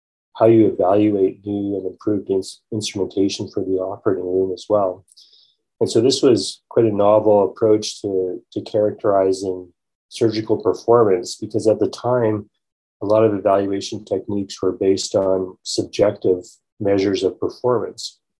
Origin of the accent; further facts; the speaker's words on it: Calgary, Alberta, Canada; I grew up in Calgary, Alberta.